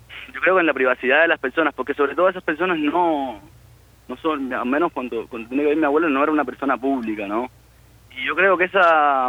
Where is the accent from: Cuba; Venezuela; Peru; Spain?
Cuba; moved away as an adult; also born or lived in Argentina; now in Italy; yo me fui de Cuba para Argentina como pude